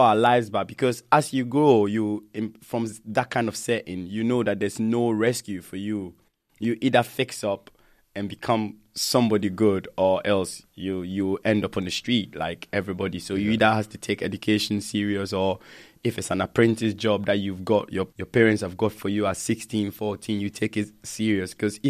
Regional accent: Ghana; moved away as an adult; now in England; I grew up in Ghana, and I spent most of my teenage years in Ghana. So I only came to England to do my master's

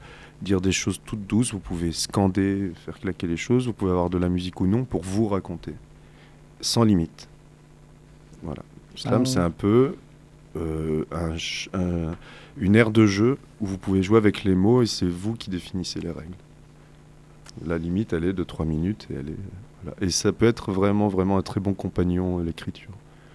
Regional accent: Caen, Normandy, France; Et j'ai grandi à Caen, je suis restée jusqu'à 22 ans.

